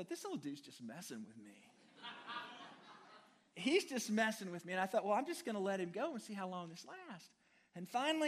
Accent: Du Quoin, Illinois, United States; I grew up in DuQuoin, Illinois, but I grew up in town.

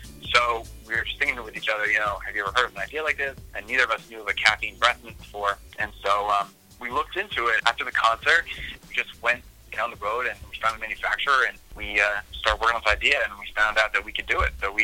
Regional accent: Seattle, Washington, United States; So I'm originally from Seattle

